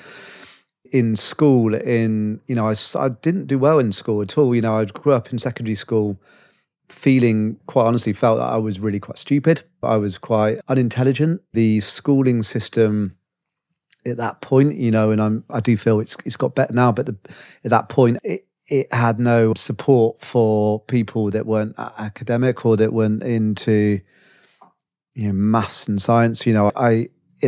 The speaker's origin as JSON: {"language": "English", "town": "Bath", "region": "South West England", "country": "United Kingdom", "tie": "born or raised there", "said": "Just outside Bristol, actually, a place called Bath."}